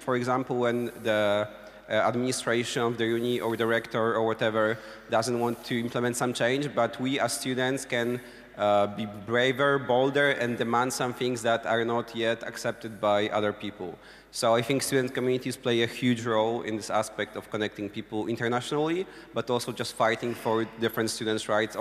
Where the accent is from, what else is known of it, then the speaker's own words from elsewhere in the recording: Warsaw, Masovian Voivodeship, Poland; English is a second language; I'm from Poland, Warsaw.